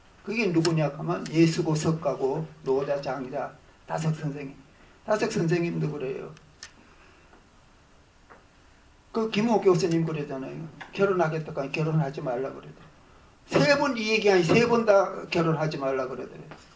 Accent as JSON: {"language": "Korean", "region": "Gyeongsang", "country": "South Korea", "lives_now": "Jinan, South Korea", "said": "나는 원래 경상도 사람인데 전라북도 진안에 가가지고 지금 3년째 이제 지금 보내고 있는데"}